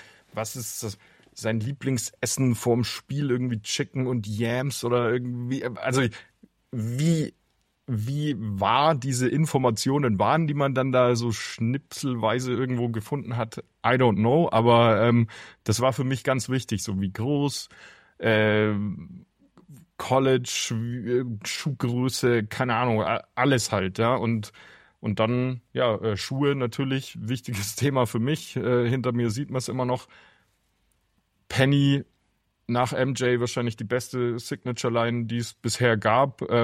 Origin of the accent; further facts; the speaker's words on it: Würzburg, Bavaria, Germany; Man konnte bei uns in Würzburg immer, gibt es glaube ich immer noch, wenn immer so kurz vor 7 oder irgendwas im Radio die Geburtstagskinder so vorgelesen.